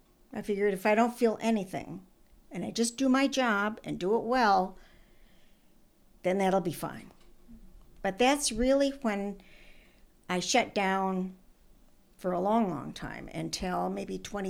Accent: Minnesota, United States; And so we're both from Minnesota, and we've been buddies ever since.

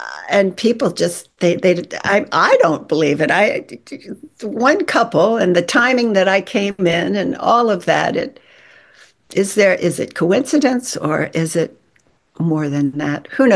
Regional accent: Wilmington, Delaware, United States; I said, I'm from Wilmington, Delaware.

